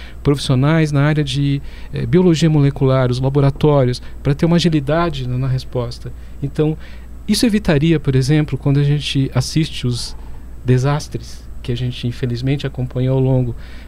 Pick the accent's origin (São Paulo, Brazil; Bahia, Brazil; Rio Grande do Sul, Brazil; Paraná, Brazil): Paraná, Brazil; Eu, como paranaense, adoro essa questão.